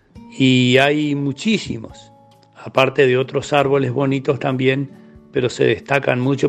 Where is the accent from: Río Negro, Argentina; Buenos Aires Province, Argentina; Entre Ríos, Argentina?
Entre Ríos, Argentina; Chajarí; de Chajarí, Entre Ríos